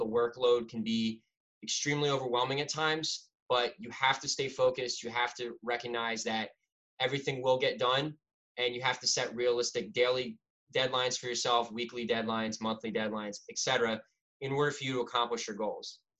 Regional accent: Philadelphia, Pennsylvania, United States; But I'm from Philadelphia. So I wanted to stay local in the city

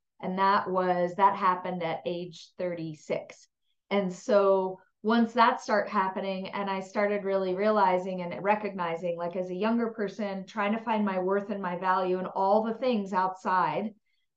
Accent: San Clemente, California, United States; Okay, so we currently live in right outside of Austin, Texas. We are from San Clemente, California. So the transition going from a beach community and being a beach girl my whole life and moving to Central Texas

